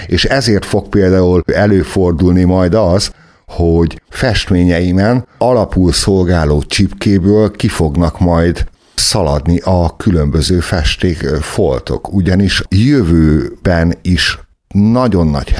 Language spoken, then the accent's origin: Hungarian; Kiskunhalas, Bács-Kiskun, Hungary; born there; annyira hálás vagyok, hogy kiskunhalasra születtem, hogy van nekünk egy világhírű csipkénk, van a csipkénknek múltja, van jelene, és lesz jövője is.